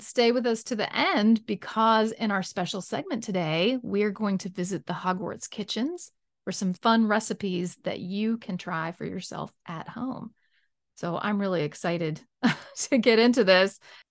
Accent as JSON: {"language": "English", "country": "United States", "said": "Now, Emma, you pointed out to us after episode 29 that as an Australian, you have a different response to some of the Wizarding World food that we Americans, Emily, Louise, and I talked about on the last food episode."}